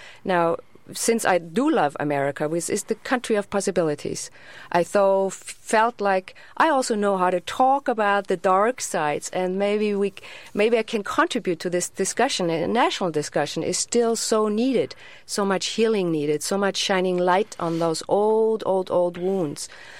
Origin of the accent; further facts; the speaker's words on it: Germany; moved away as an adult; now in United States; I was born in Germany. I raised there. I came 33 years ago to this country. By then I was 27.